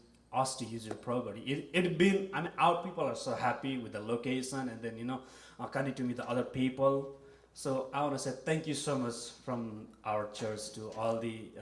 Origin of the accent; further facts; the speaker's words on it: Nepal; also born or lived in Bhutan; So, I was born in Bhutan, and then I was raised in Nepal as a refugee kid.